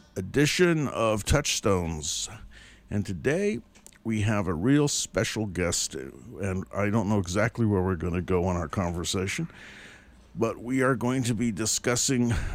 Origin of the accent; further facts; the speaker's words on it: San Francisco, California, United States; I grew up in San Francisco, but for some reason I've always known a lot of Jewish people